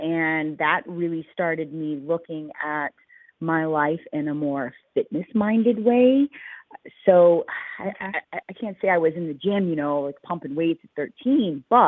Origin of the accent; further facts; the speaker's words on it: Louisiana, United States; I grew up in the South, so small town and, yeah, Louisiana.